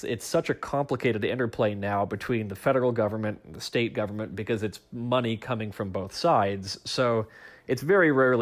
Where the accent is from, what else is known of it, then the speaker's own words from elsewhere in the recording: Oregon, United States; I'm thinking about my home state, Oregon.